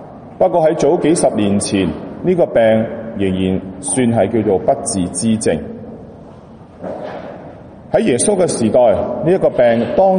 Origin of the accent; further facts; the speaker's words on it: Hong Kong; 对于隔离这一样嘢，为我们香港人我们好熟悉。